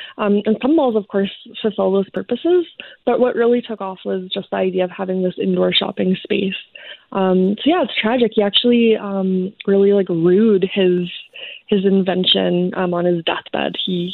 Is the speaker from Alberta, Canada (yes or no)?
yes; St. Albert, Alberta, Canada; Yeah, so I grew up in St. Albert, Alberta. It's just right outside of Edmonton.